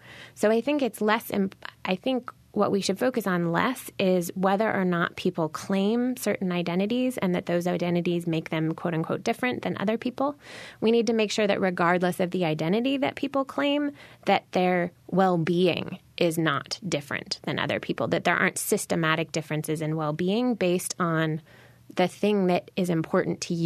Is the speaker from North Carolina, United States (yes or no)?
no; Seattle, Washington, United States; But I grew up in Seattle, and I attended a high school that was racially diverse on paper